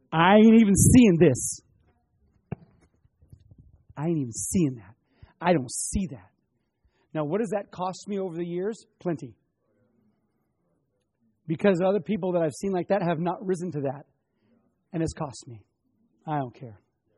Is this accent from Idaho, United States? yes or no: yes; Coeur d'Alene, Idaho, United States; I grew up in Coeur d'Alene, Idaho, right across the pass from Kellogg, Idaho